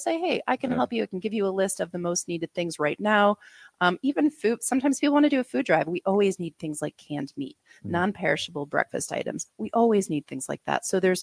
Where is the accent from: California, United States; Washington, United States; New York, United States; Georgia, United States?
New York, United States; I'm still a New Yorker.